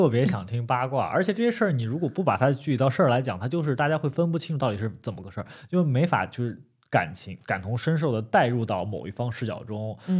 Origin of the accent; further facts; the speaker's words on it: Anhui, China; 我老家是安徽的，然后我家里人已经不在上海很久了，他们全都回安徽了